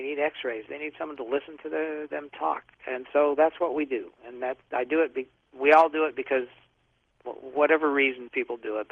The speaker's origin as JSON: {"language": "English", "region": "Utah", "country": "United States", "said": "I come from Utah, which is a religious place, and I admit to a religious upbringing."}